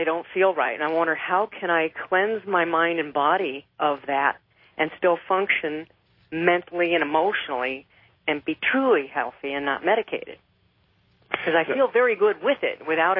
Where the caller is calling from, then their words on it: Pahrump, Nevada, United States; I'm calling from Pahrump.